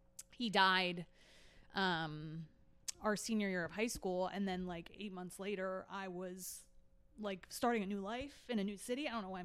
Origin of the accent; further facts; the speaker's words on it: Cherry Hill, New Jersey, United States; I'm a freshman. I'm from Cherry Hill, New Jersey.